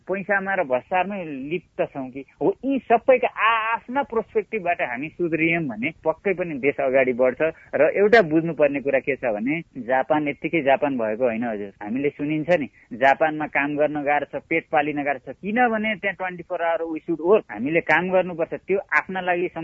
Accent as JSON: {"language": "Nepali", "town": "Jumla", "region": "Karnali Province", "country": "Nepal", "tie": "born there", "said": "मेरो जन्मस्थान जुम्ला हो, हेर्नु जुम्लाको सिंजाको त्यो एउटा मेरो बुवा न सरकारी कर्मचारी हुन् न राजनीतिक दलका कुनै नेता हुन्, एउटा सामान्य किसानको छोरालाई"}